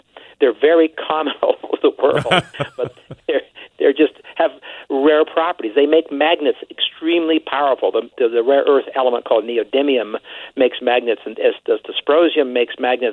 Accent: Canada; I'm Canadian.

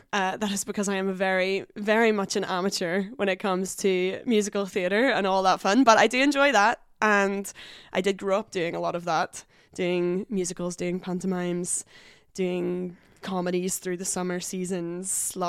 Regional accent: Northern Ireland, United Kingdom; moved away as an adult; now in Glasgow, United Kingdom; I'm excited to be on the podcast. It's fun to be on the other side for sure. I'm from Northern Ireland originally, grew up there, moved to Glasgow in 2010 to go to university at the University of Glasgow.

